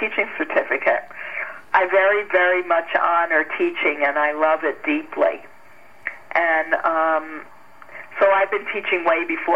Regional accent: Long Island, New York, United States; moved away; I grew up on Long Island in New York.

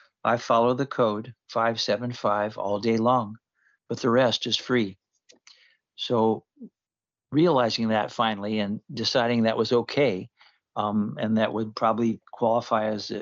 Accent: Iowa, United States; born there; I was born in Iowa

